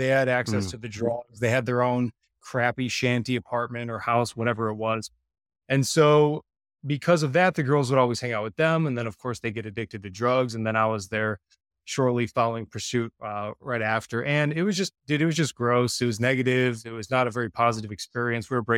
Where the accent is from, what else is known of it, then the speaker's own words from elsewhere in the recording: Illinois, United States; So being raised where I was raised outside of Chicago, like I was saying, there's just a really negative, influential group of older people.